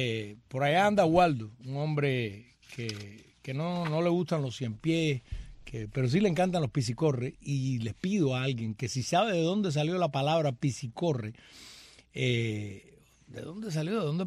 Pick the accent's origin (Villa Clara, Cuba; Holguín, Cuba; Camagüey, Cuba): Camagüey, Cuba; Soy camagüeyana como tú.